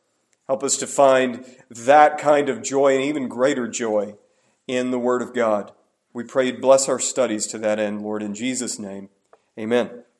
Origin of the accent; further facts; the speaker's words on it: Florida, United States; when this particular man came to my church, the church that I grew up in Florida.